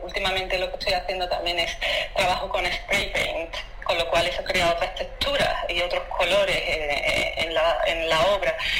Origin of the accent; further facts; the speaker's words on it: Seville, Andalusia, Spain; born there; also born or lived in Germany; Nací en Sevilla, en España, he estado viviendo en Alemania, pero también ahora estoy aquí.